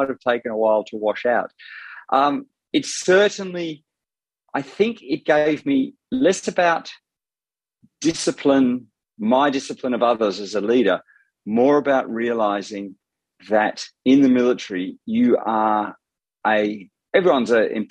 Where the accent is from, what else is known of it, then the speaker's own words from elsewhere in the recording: Australia; as an Australian